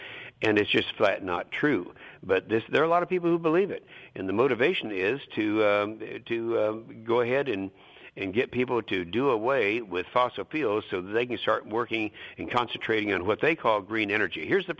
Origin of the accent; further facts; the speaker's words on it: Oklahoma, United States; and I'm the guy who should talk about this because I'm from Oklahoma. The first hydraulic fracturing to take place anywhere in the world was in my state of Oklahoma in 1949